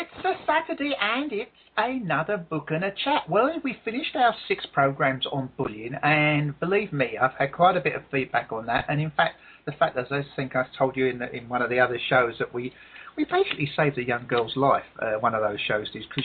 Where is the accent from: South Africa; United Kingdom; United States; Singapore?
United Kingdom; England; And I say, well, I'm English.